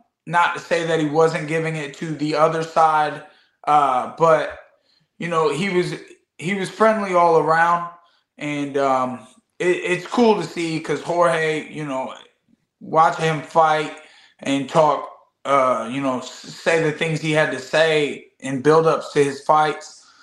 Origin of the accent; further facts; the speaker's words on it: Flint, Michigan, United States; also born or lived in Florida; I was born in Flint, Michigan, and I was raised in a little bit of Flint, a little bit of Florida.